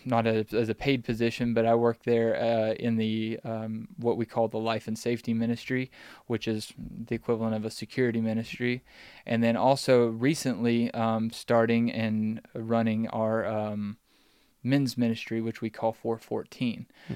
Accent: Grayson, Kentucky, United States; Most people know the big town that's near us is called Ashland. So I'm from a little town just next to it called Grayson.

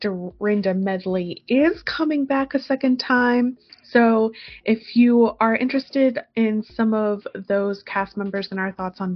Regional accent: California, United States; I am actually from Southern California, and my heart goes out to the Latino community there.

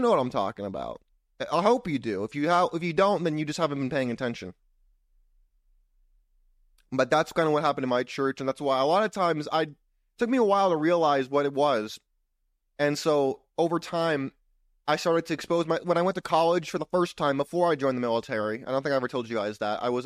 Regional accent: California, United States; Because I grew up in California, it was Berkeley.

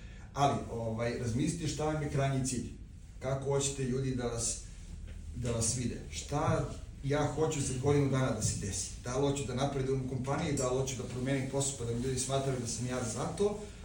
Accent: Pirot, Southern and Eastern Serbia, Serbia; now in Novi Sad, Serbia; dolazim iz Pirota. Iz malog mesta

